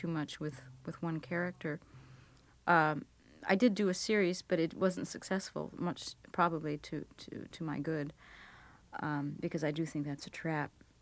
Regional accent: Hollywood, California, United States; it's sort of funny that I was raised in Hollywood because I knew nobody in show business. And I knew about a three-block radius from my house, so it was sort of like being raised in a small town.

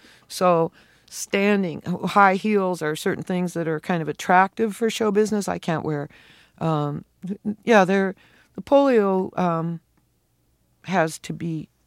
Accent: Fort Macleod, Alberta, Canada; born there; also born or lived in many towns; I grew up in a lot of towns. I was born in Fort McLeod, Alberta, which is where the prairie begins to roll, and in the distance there are the mountains

